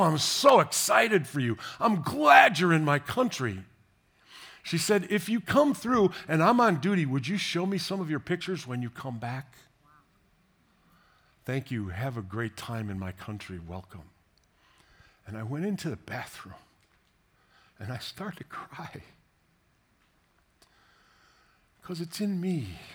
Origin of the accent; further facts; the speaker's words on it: United States; I'm an American. How dare you question? What? I'm a pastor.